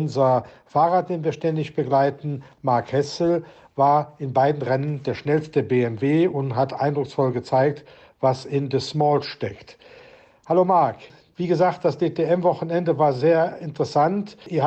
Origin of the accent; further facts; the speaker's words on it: Rhineland, Germany; Als Rheinländer war mir das schon klar.